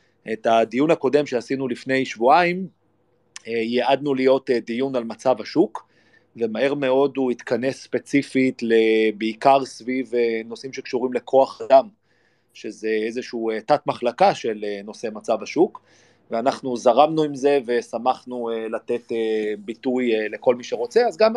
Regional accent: Jerusalem, Jerusalem District, Israel; כשאני גדלתי בירושלים בשנות ה-70 וה-80

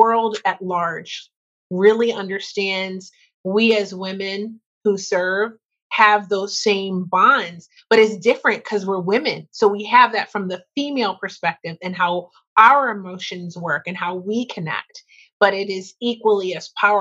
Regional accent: Northeast, United States; to hear the perspective of someone from across the country from you, or from down south, because I'm from the Northeast.

